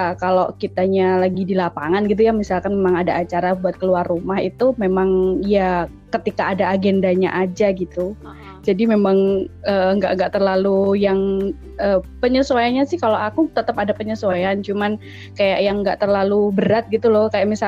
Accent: Ponorogo, East Java, Indonesia; Karena aku orang Ponorogo, tentu ngakunya bumbu pecel Ponorogo enak

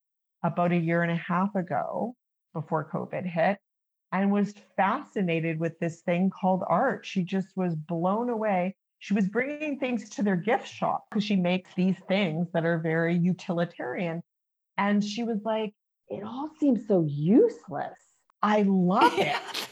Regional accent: Regina, Saskatchewan, Canada; born there; she's from my home province of Saskatchewan and my home city. I was born in Regina, Saskatchewan

